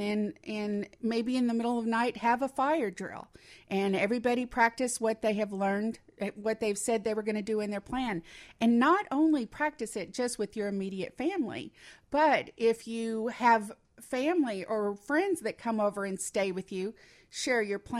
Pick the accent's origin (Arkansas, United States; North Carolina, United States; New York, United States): Arkansas, United States; we're from Arkansas. We have a lot of tornadoes down there